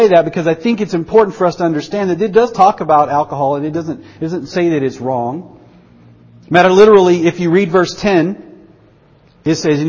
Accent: the South, United States; Growing up where I grew up in the South, I had always had fun conversations about passages like this.

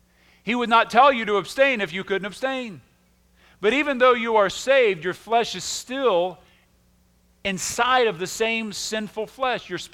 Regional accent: United States; and I'm an American through and through, brother. I mean, there's no greater nation on the earth.

